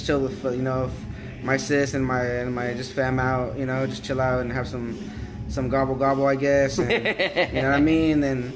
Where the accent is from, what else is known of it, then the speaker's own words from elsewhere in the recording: Los Angeles, California, United States; I grew up in various parts of L.A. That's why I can't really pretendly say a city, but I grew up in South Central, MacArthur Park, the downtown, even Echo Park, Glendale